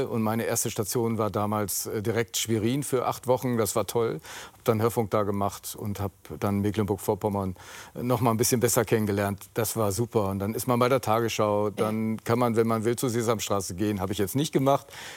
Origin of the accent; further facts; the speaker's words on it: eastern Netherlands, Netherlands; accent: East Dutch; Ja, ich spreche mit so einem ostholländischen Akzent.